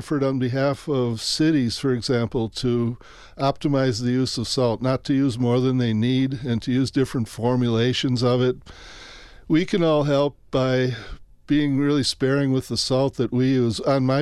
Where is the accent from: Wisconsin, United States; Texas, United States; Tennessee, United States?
Wisconsin, United States; Two Rivers; I grew up in Two Rivers, which is on the shore of Lake Michigan, south of Green Bay, about an hour north of Milwaukee.